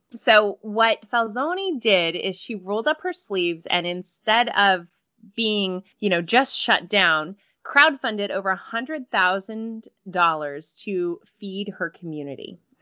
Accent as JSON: {"language": "English", "region": "Colorado", "country": "United States", "tie": "born or raised there", "said": "As some of you know, I grew up in Colorado. So whenever I see Colorado on our feed here, I get pretty excited. I'm a little Colorado Rockies girl."}